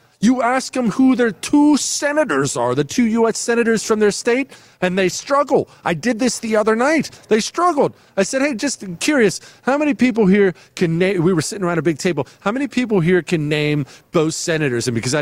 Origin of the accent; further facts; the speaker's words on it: Texas, United States; With all due respect to Wisconsin, I'm from Texas.